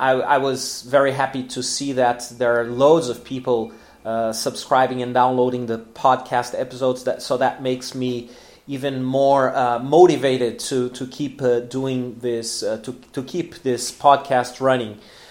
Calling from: Porto Alegre, Rio Grande do Sul, Brazil; English is a second language

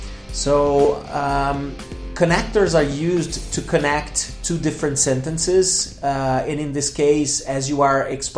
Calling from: Porto Alegre, Rio Grande do Sul, Brazil; English is a second language

